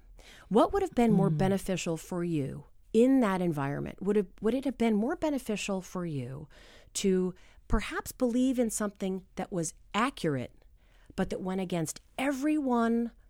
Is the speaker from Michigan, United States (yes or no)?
no; New Hampshire, United States; But I am from New Hampshire, and I'm from a rural area in New Hampshire.